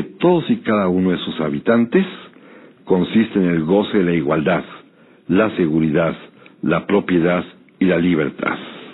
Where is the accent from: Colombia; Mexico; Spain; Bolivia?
Mexico